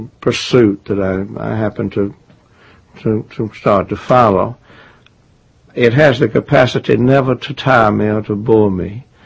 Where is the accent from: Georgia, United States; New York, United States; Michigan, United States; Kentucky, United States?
Georgia, United States; Atlanta; Well, in Atlanta, around Atlanta, north of Atlanta. I come from Atlanta.